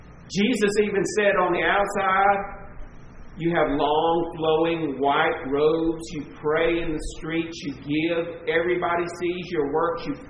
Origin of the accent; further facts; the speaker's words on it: the South, United States; because we are Baptist and we're from the South